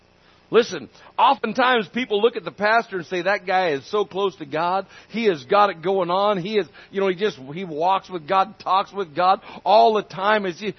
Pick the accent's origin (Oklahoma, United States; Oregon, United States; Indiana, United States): Oregon, United States; Myrtle Creek; What a privilege it is to be in Myrtle Creek, Oregon, my hometown